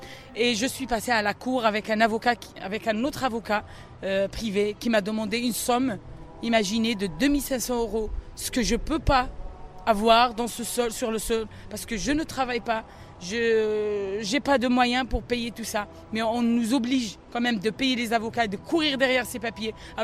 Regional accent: Haguenau, Grand Est, France; je suis du côté du Bas-Rhin. Je suis de Strasbourg, et plus exactement dans la deuxième ville du Bas-Rhin, qui est Haguenau

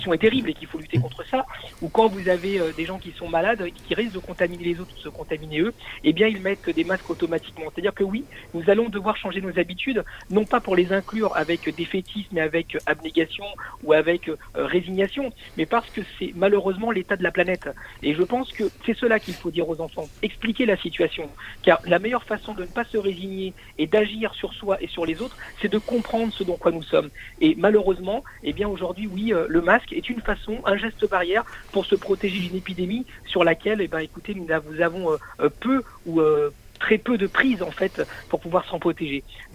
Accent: Chile; French is a second language; je viens d'Amérique du Sud, je viens du Chili, c'est un pays qui fait 4000 km de long, sur une 120 globalement de large.

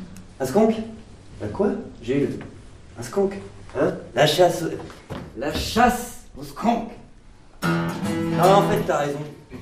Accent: Grand Est, France; D'Alsace.

